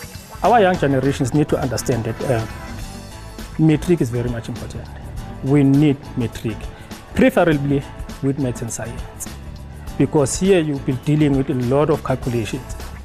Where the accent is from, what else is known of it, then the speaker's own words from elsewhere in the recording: Newcastle, KwaZulu-Natal, South Africa; I am from KwaZulu-Natal in Newcastle.